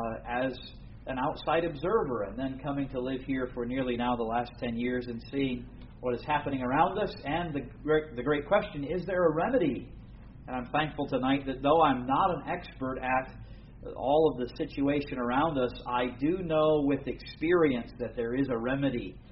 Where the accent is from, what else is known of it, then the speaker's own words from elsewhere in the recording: United States; now in England; I'm from the West Midlands, if you haven't picked that up by my accent yet. But my wife and I live up near Birmingham, of course, originally coming from the United States.